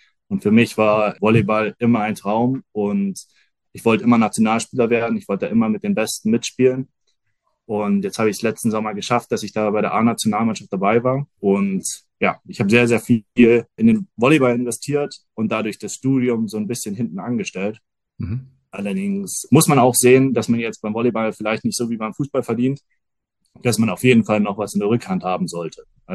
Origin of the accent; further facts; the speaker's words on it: Erlangen, Bavaria, Germany; born there; ich bin in Erlangen geboren und ja, dadurch, dass meine Eltern quasi aus dem Norden kommen, haben wir so ein bisschen norddeutsche Vornamen bekommen.